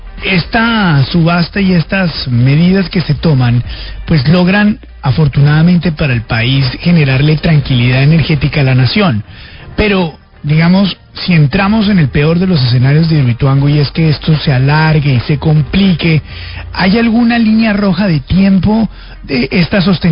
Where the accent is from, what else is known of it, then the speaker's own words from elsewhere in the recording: Colombia; la posibilidad de contar como colombianos de generación eléctrica, solar y eólica. ¿Cómo están avanzando esos proyectos en nuestro país?